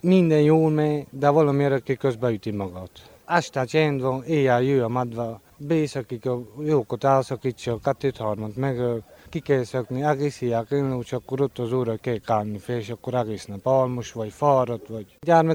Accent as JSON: {"language": "Hungarian", "town": "Dănești", "region": "Harghita", "country": "Romania", "said": "Na, 2 éve vagyok itt, ennél a gazdánál. Csíkból vagyok."}